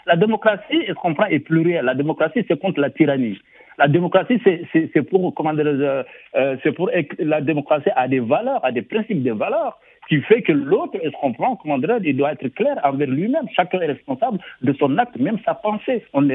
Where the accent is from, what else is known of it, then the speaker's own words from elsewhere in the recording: Senegal; je suis sénégalais